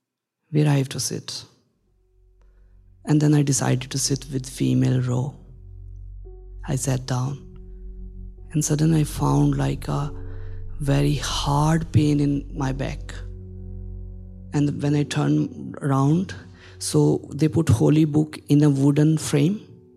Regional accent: Pakistan; English is a second language; I'm from Pakistan. Being a trans born in Pakistan, it was a sin.

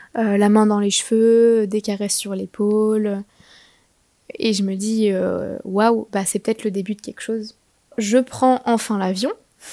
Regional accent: France; je suis française

